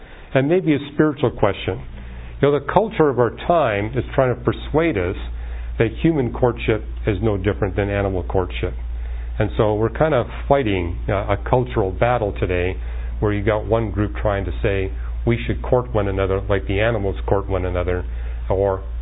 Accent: Canada; now in California, United States; For example, I grew up in Canada, and the custom in Canada is when you date a girl

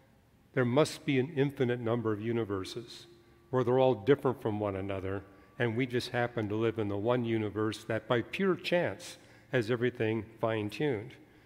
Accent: Canada; because I grew up in Canada where birch trees exist everywhere.

